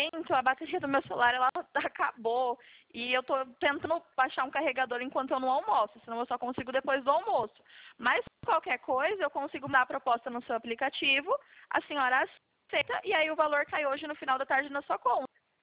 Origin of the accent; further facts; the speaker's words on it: São Paulo, Brazil; eu sou do estado de São Paulo.